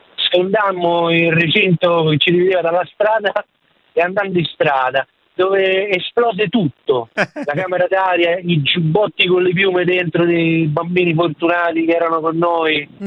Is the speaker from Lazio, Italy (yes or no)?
yes; Colleferro, Lazio, Italy; now in Milan, Italy; No, della provincia di Roma, Colle Ferro.